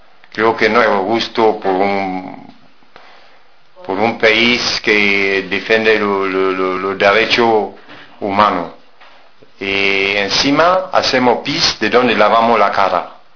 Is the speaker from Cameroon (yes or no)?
yes; Cameroon; Spanish is a second language; now in Spain; Soy inmigrante, soy de Camerún.